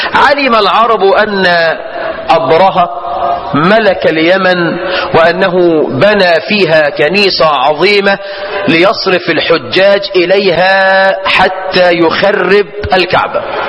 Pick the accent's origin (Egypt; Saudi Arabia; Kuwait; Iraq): Egypt; الفيلة دي لا بتعيش عندنا في مصر ولا في شمال افريقيا